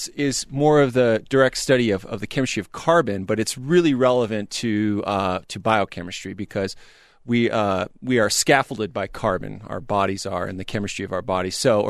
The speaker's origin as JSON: {"language": "English", "region": "Minnesota", "country": "United States", "lives_now": "Tucson, United States", "said": "I'm originally from Minnesota."}